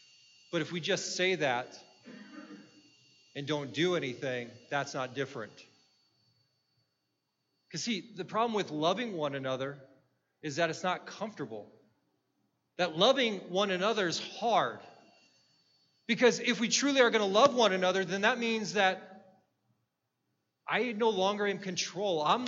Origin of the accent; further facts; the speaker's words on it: United States; Now, I'm an American, so I can say this. America has an obesity problem.